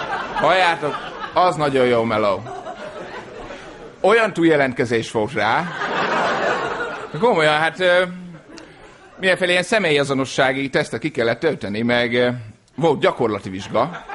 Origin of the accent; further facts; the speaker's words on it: Great Hungarian Plain, Hungary; de hát én alföldi gyerek vagyok